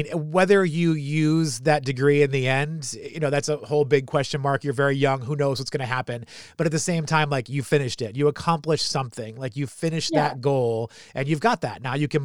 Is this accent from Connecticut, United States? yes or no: no; Boston, Massachusetts, United States; And I think like growing up in the Boston area, that doesn't happen. Like, people don't do that in that region.